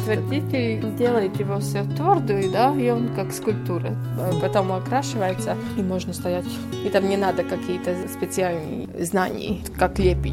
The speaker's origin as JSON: {"language": "Russian", "town": "Sigulda", "region": "Sigulda Municipality", "country": "Latvia", "tie": "born or raised there", "said": "В Сигульде. Я родилась и всю жизнь жила в Сигульде."}